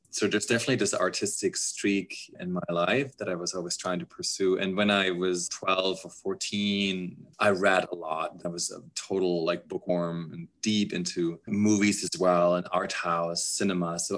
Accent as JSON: {"language": "English", "region": "southern Germany", "country": "Germany", "tie": "born or raised there", "second_language": "English", "said": "I grew up in Southern Germany, so a somewhat conservative part of the country, very honest, hardworking, very frugal in a way."}